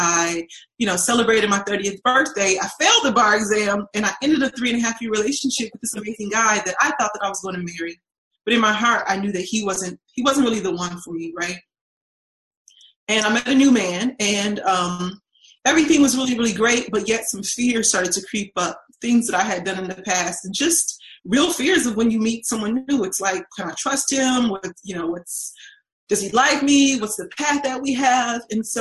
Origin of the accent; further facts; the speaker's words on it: Detroit, Michigan, United States; And as a little girl growing up in Detroit, a lot of the families around me were single parents.